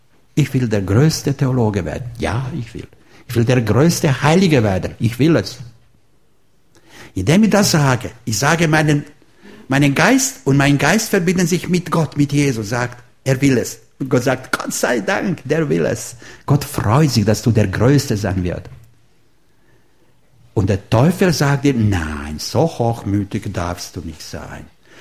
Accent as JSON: {"language": "German", "country": "Croatia", "second_language": "German", "lives_now": "Germany", "said": "Ich weiß ja, in Deutschland muss man alles leisten. Leisten, leisten. Bei uns in Kroatien glauben. Wir haben auch Krieg gewonnen, nur durch den Glauben."}